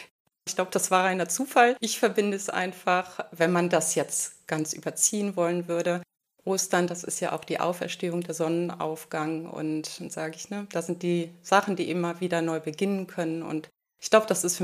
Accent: France; Also ich bin auch Französin

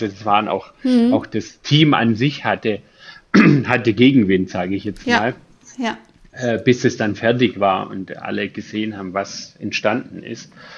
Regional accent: Bavaria, Germany; Ja, also ich bin im Allgäu aufgewachsen

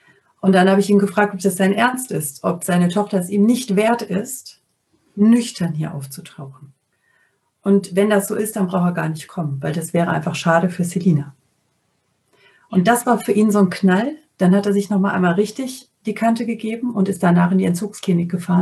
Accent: North Rhine-Westphalia, Germany; Also ich bin am Niederrhein aufgewachsen und habe zu dem Zeitpunkt in der Nähe von Moers, Duisburg gewohnt

